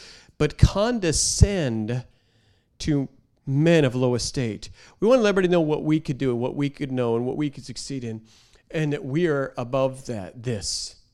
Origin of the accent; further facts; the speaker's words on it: Seattle, Washington, United States; I'm from Seattle. I'm in my bubble.